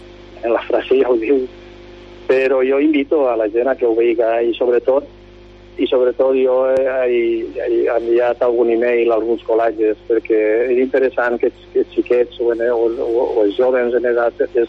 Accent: Benicarló, Valencian Community, Spain; el meu poble, que és Benicarló, i a partir d'ahí que vaig veure que m'anava agradant, pues vaig seguir fent el poble dels meus avantpassats, que és Peníscola, perquè jo vinc de Peníscola.

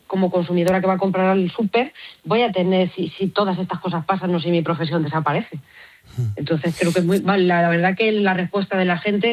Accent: Castilla-La Mancha, Spain; yo soy toledana, la provincia de Toledo, pues bueno, hay pueblos pequeñitos, pero no vamos muy mal.

